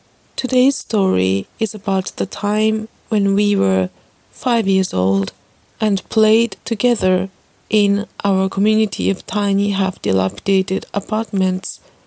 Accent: Sendai, Miyagi, Japan; English is a second language; This is the third time that I speak to you from my hometown, Sendai, in Japan.

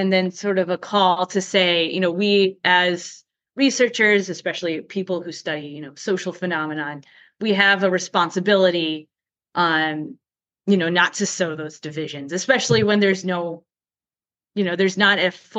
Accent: Minnesota, United States; You know, I'm from Minnesota, which had a huge problem in the Minneapolis Police Department

